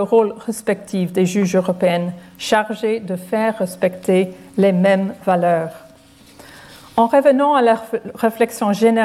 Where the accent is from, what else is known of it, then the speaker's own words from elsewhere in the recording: Ireland; accent: Irish; French is a second language; je vous ai fait souffrir mon petit accent irlandais pendant plus de 60 minutes